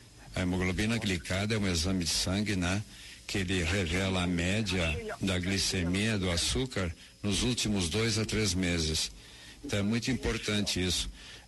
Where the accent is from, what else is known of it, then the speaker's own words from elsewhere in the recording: Caxias do Sul, Rio Grande do Sul, Brazil; lá de Caxias do Sul, da minha terra, aonde eu nasci.